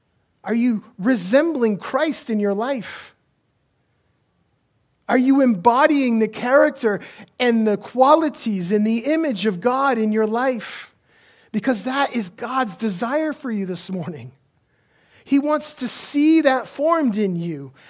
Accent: Maine, United States; accent: Maine; Man, that was a Mainer right there. My Maine accent came out right there.

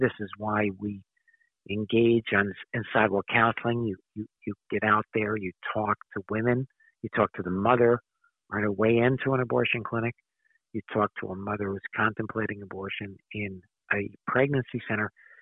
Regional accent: Staten Island, New York, United States; although I grew up on Staten Island

